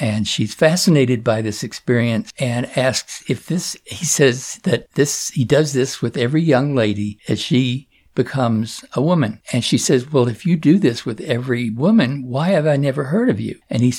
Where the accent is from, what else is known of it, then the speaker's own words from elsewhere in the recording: Virginia, United States; born there; now in Washington, D.C., United States; I was born in southeastern Virginia, went to university in Richmond, Virginia, lived most of my adult life in the Washington, D.C. area, within a block of the White House.